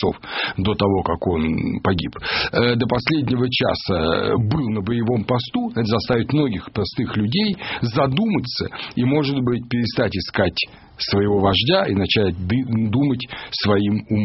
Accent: Russia; born there; Вот я родился в России, я надеюсь, что я здесь сгаживаюсь в некотором смысле.

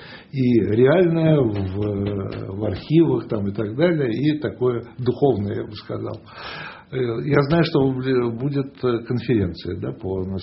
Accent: Moscow, Russia; я как москвич могу сказать

